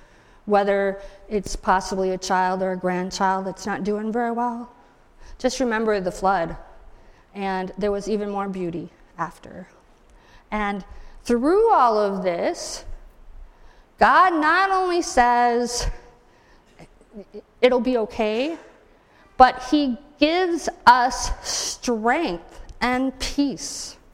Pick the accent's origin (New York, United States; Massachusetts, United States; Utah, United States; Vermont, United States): Vermont, United States; And again, I grew up in Vermont, and so my mom's philosophy was, hey, have fun.